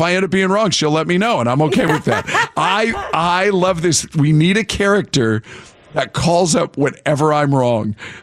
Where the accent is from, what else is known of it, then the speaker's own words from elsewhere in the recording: Monroe, Washington, United States; That is from my hometown of Monroe, Washington